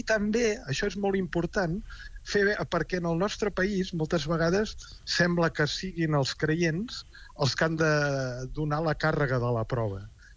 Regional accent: Catalonia, Spain; Com a catalans podem distingir entre un nacionalisme no violent que defensa una cultura

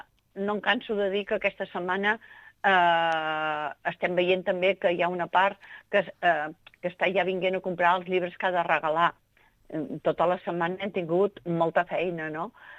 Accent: Girona, Catalonia, Spain; Tan obsessionats que jo, que soc de Girona

